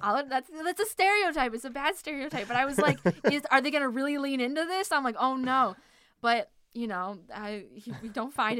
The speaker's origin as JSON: {"language": "English", "region": "Wisconsin", "country": "United States", "lives_now": "California, United States", "said": "I'm from Wisconsin. There's not really pools. We have lakes, but like we didn't go very often."}